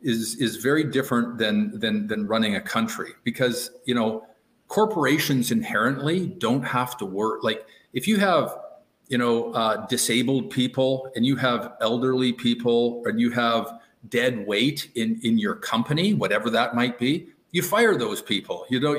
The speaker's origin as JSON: {"language": "English", "region": "Alberta", "country": "Canada", "tie": "born or raised there", "also_born_or_lived": "Saskatchewan", "said": "So, you know, I was born in Saskatchewan, raised in Alberta."}